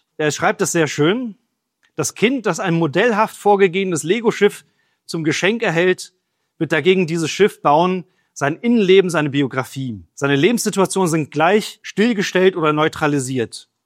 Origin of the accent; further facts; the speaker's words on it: South Africa; ich bin in Südafrika groß geworden